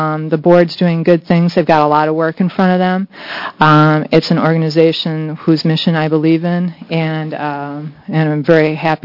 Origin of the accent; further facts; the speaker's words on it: Tillamook, Oregon, United States; I'm from Tillamook, Oregon.